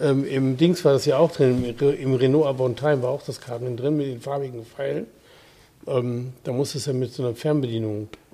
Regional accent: North Rhine-Westphalia, Germany; Ich bin ja im Siegerland groß geworden.

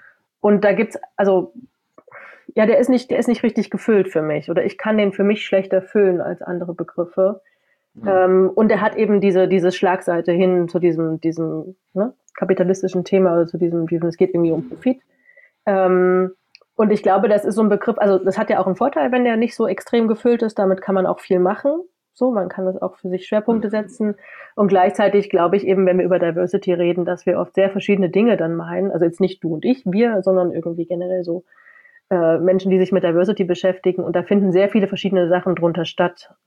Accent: Halle, Saxony-Anhalt, Germany; now in Leipzig, Germany; So ganz grundsätzlich, ich komme aus Halle, wohne in Leipzig, also ostsozialisiert.

